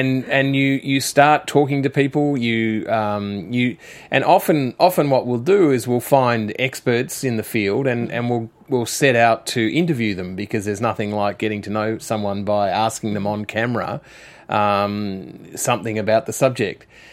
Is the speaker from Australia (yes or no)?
yes; Australia; But also growing up in Australia, we also knew that there was another side to the kangaroo